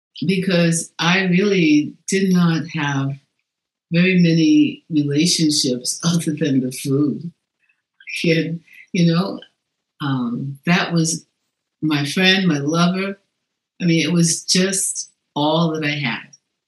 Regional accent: New York City, New York, United States; I'm from New York, the Bronx, New York

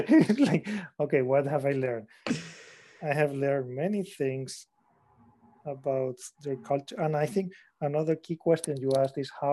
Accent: Spain; English is a second language; I'm from Spain, so it was at the other place, very far away

